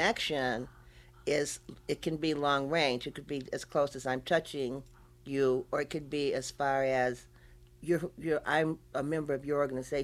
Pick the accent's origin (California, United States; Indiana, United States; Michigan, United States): Michigan, United States; Detroit; I'm from Detroit, and our communities are way different.